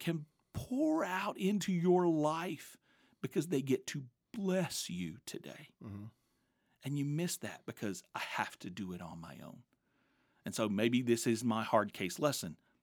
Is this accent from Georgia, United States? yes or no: yes; Georgia, United States; And so my parents first, growing up in Georgia.